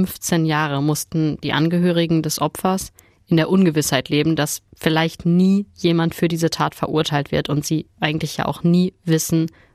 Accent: Dortmund, North Rhine-Westphalia, Germany; ein paar Kilometer nur entfernt ist von da, wo ich aufgewachsen bin in Dortmund

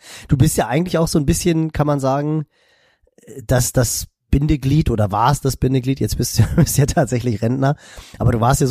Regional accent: Hamburg, Germany; ich bin gleicher Jahrgang wie Jan Ulrich und als er hochgekommen ist in Hamburg, ich bin im Norden von Hamburg groß geworden

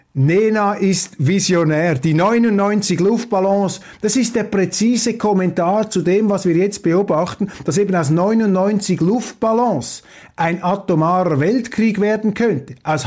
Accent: Switzerland; Ich kann Ihnen sagen, als Schweizer, ich habe das AfD-Parteiprogramm studiert

